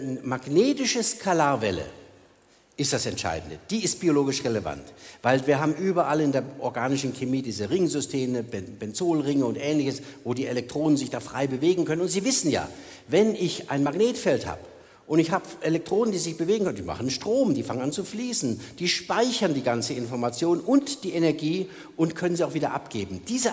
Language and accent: German; Germany; Also ja, gut, ich bin ja auch Deutscher.